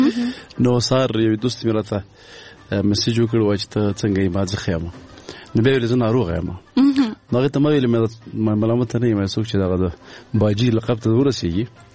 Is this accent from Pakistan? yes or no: no; Paktia, Afghanistan; مونږ د پکتیا یو